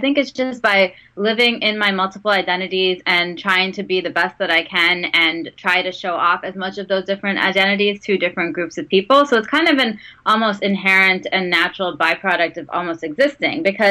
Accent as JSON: {"language": "English", "country": "Saudi Arabia", "tie": "born or raised there", "said": "I grew up in Saudi Arabia for the most part in my elementary school, and I went to an American international school there with kids from like 50 different countries."}